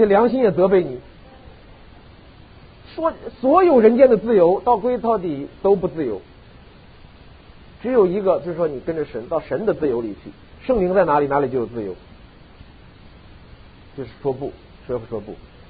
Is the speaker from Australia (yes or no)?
no; China; now in United States; 所以我觉得我们大陆人来到美国之后，很多人是想来发财，想来致富